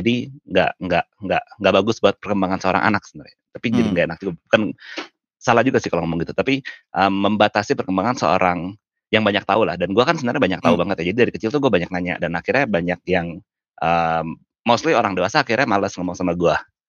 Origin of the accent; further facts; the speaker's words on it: Singaraja, Bali, Indonesia; also born or lived in Denpasar; gue lahirnya di Denpasar di Bali, tapi gue dibesarkan di sebuah kota namanya Singaraja. Terus kotanya lumayan kecil